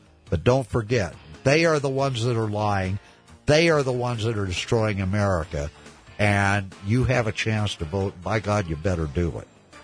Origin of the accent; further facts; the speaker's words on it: United States; And that's not what I want as an American. I'm proud of my country.